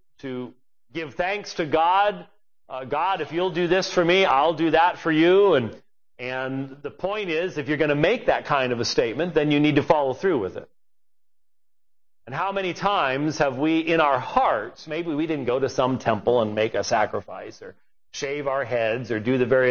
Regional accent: Scotland, United Kingdom; as a Scotsman

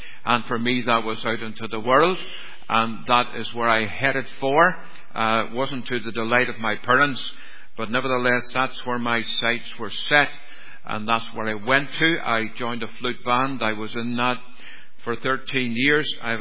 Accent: Ballynahinch, Northern Ireland, United Kingdom; now in Scotland; So I'm from Ballinahinch. I was brought up in a good home. It was a religious home. We went to our local Presbyterian church

